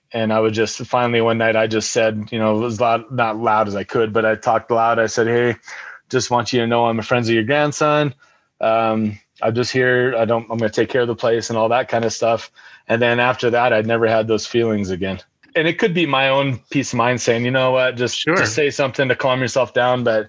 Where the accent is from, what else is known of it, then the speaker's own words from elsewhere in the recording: Montana, United States; moved away; Yep, on the eastern part of Montana, where there's really